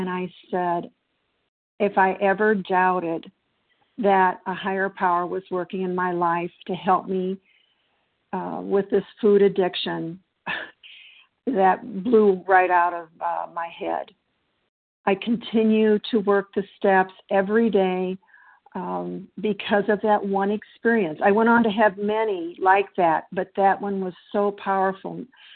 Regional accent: Illinois, United States; I'm from Illinois, and so grateful to be here

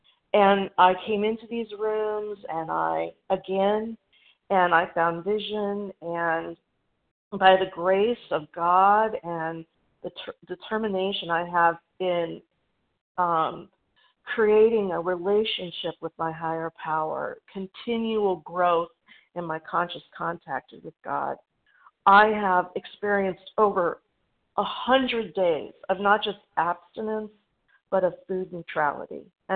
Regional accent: Goodyear, Arizona, United States; I am from Goodyear, Arizona.

